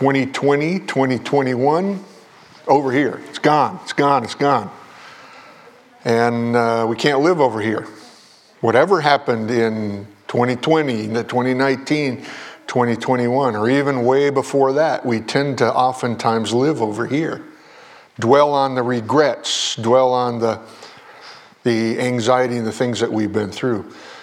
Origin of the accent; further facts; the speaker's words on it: Vermont, United States; also born or lived in Adirondacks, United States; I grew up in the Green Mountains of Vermont and loved the mountains and loved to see. I could look out my bedroom window and see the mountains.